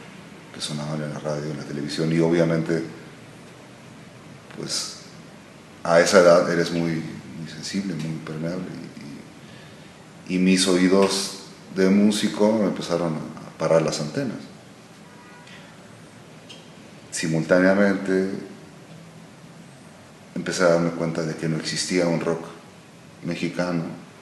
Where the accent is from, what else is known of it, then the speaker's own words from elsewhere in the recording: Argentina; moved away; Empecé a extrañar, ¿no?, el rock que se hacía en mi país de origen